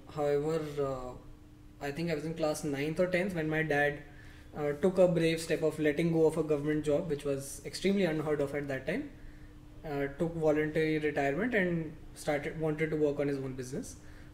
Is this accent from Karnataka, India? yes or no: no; Delhi, India; now in Hyderabad, India; That's when I moved to Hyderabad.